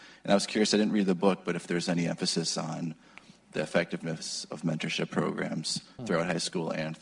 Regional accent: Chicago, Illinois, United States; I'm from Chicago. I go to GW.

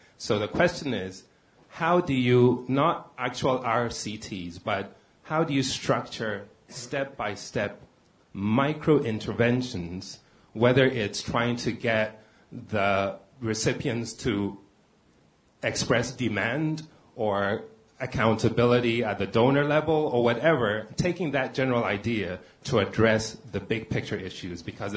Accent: Ghana; now in Washington, United States; I'm from Ghana. I'm not affiliated with an agency. I'm based here in D.C.

